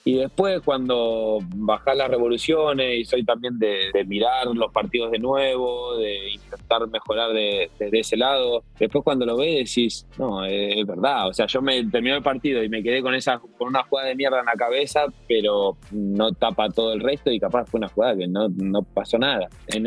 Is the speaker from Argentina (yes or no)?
yes; Argentina; Creo que esa sensación para nosotros como argentinos y por cómo vivimos el fútbol